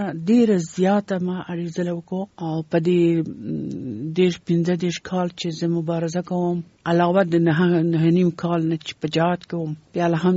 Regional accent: Kabul, Afghanistan; زه د کابل یم او په کابل ښار کې پیدا شوم او دم دلته په کابل کې ما سبق ویلی دی.

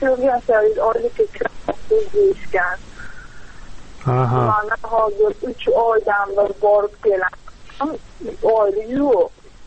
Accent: Namangan, Namangan Region, Uzbekistan; Namangandan.

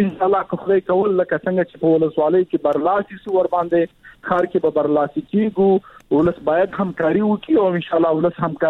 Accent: Bamyan, Afghanistan; زه شخصا د بامیان یم، یعنې بامیان کې مې تولد شوی ده، د هجرې کې مې ژوند کړی ده، کورنۍ مې هلته وه.

